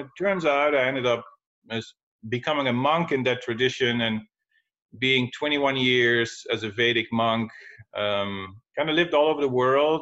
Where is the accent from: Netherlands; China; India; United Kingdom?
Netherlands; Well, I'm originally from Holland, the Netherlands